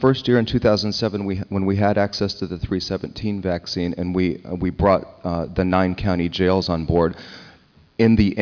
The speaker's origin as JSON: {"language": "English", "region": "North Carolina", "country": "United States", "tie": "born there", "said": "Actually, I was born in North Carolina."}